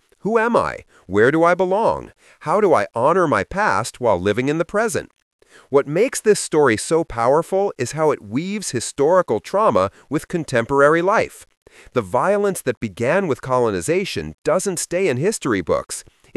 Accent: Oakland, California, United States; I feel bad sometimes even saying I'm Native. Mostly, I just feel like I'm from Oakland.

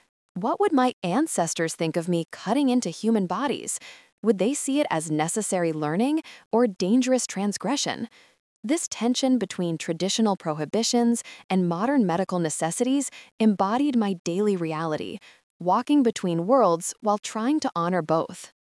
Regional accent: Crown Point, New Mexico, United States; Growing up in Crown Point, New Mexico, I lived between cultures.

